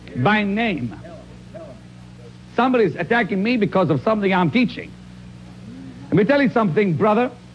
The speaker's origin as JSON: {"language": "English", "country": "Israel", "said": "I'm sorry, I'm not exactly the normal kind of guy, you know. I'm from Israel."}